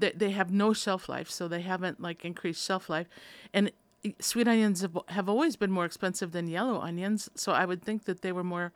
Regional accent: Minnesota, United States; I'm from Minnesota, and that's a big deal there.

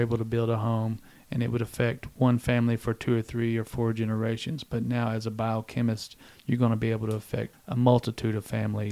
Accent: Hot Springs, Arkansas, United States; also born or lived in Glenwood / Caddo Gap; I too had several different little towns that I would call home, my hometown, Hot Springs being one of them, Glenwood being another one. Actually, I'm more close to this really tiny town called Caddo Gap.

